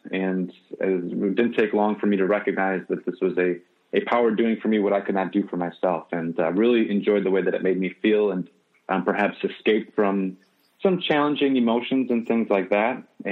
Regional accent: Wisconsin, United States; Yeah, so I grew up in the Midwest, in northeast Wisconsin, just about a half hour south of Green Bay, in a pretty rural community.

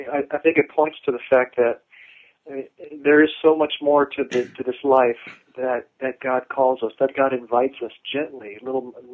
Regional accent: Louisiana, United States; Well, I grew up in the South, in Louisiana, about half an hour north of New Orleans. So I'm a Southern boy.

